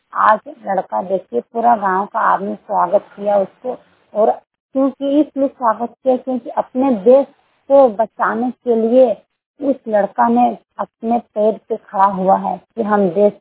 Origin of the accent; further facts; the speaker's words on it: Koderma, Jharkhand, India; ग्राम post सोनामर causal Koderma के रहने वाली हूँ।